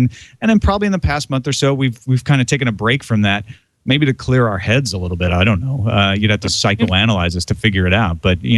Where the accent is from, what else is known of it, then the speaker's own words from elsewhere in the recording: East Coast, United States; where I'm from the East part of the United States, Roger's from the West.